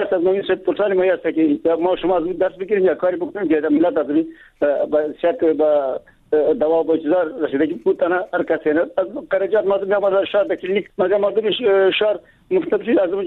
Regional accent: Baghlan, Afghanistan; ما از بغلان هستم

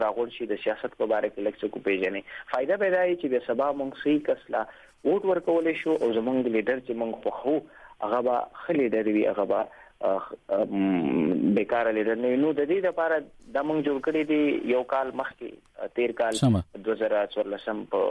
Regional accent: Khyber Pakhtunkhwa, Pakistan; په خپله زه قبایلي یم

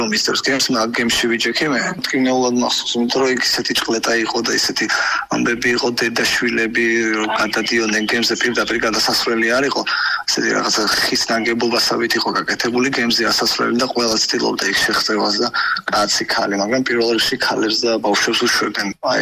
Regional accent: Batumi, Adjara, Georgia; also born or lived in Sokhumi; მე თავს ბათუმელავ თვლი უკვე რომ მე ყოველთვის ძახი სოხუმელი ვარ მეთქე მაგრამ თავს ბათუმელავ იმიტომ რომ გავიზარდე ამ ქალაქმა მომცად ყველაფერი რაც მაქვს მეგობრები ახლობლები

